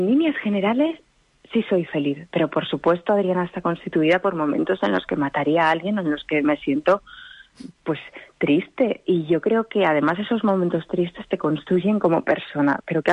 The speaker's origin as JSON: {"language": "Spanish", "region": "Aragon", "country": "Spain", "accent": "Basque", "said": "te sale como acento vasco. Ya ni siquiera eres capaz de hacerte el maño."}